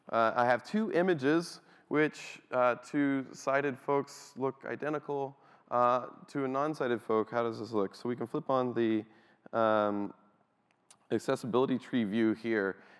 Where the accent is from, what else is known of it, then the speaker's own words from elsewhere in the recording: Georgia, United States; I'm from Georgia, so that's my native tongue.